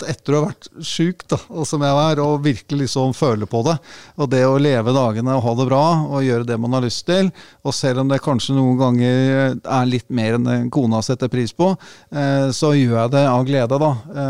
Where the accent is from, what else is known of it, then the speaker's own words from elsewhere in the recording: Sofiemyr, Akershus, Norway; Ja, jeg er født og oppvokst på Sofimer, rett ved Sofimeralen